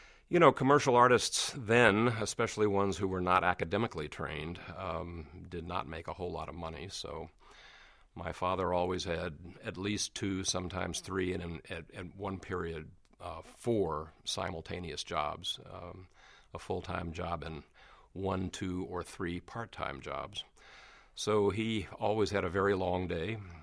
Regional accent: Oakland, California, United States; born there; And I was born in Oakland, California on January 23rd, 1949.

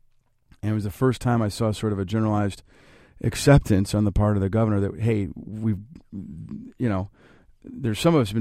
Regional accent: Charleston, Illinois, United States; Now, I grew up in Charleston, EIU, so I've been, I was new to U of I, as you mentioned, was been very much around higher education my entire life

